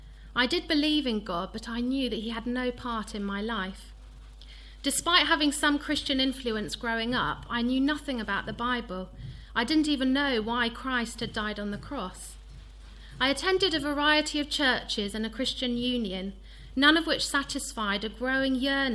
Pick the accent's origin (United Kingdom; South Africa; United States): United Kingdom; South West England; I was brought up in South Gloucestershire. My parents were nominal Christians, and my father's family had been part of the Exclusive Brethren until the late 1960s.